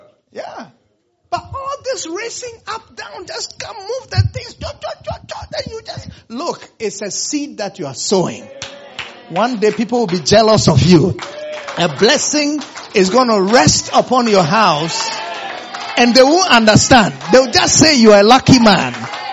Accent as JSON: {"language": "English", "town": "Accra", "region": "Greater Accra", "country": "Ghana", "tie": "born or raised there", "said": "I was born and raised in Accra, and we used to live in Accra."}